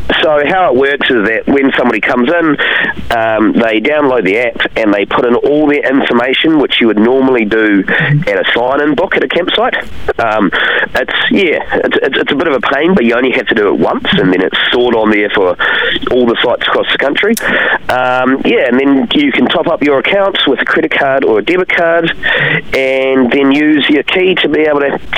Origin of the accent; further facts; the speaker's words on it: Christchurch, Canterbury, New Zealand; I'm actually from Christchurch myself and have spent a lot of my youth up the Hurunui River.